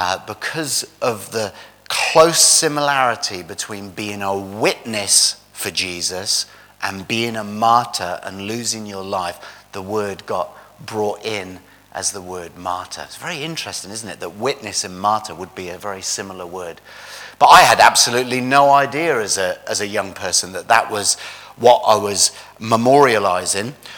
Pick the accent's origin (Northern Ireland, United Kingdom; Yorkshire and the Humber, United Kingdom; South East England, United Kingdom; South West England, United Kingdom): South East England, United Kingdom; Oxford; Emma comes from London, I'm from Oxford. And we actually met in Oxford when Emma was 15 and I was 16. And we were punk rockers in England